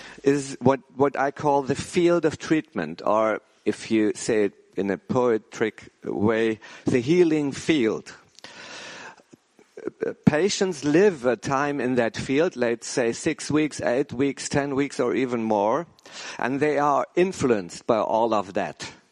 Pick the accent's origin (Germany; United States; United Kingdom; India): Germany; English is a second language; I'm not familiar in giving lectures or even keynotes in English because I'm from Germany and not so much traveling.